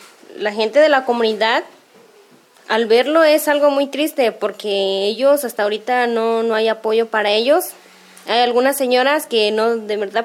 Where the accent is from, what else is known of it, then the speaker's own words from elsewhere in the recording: San Vicente Soyatlán de Juárez, Mexico; soy originaria de San Vicente Soyatlán de Juárez, municipio del Cosauca.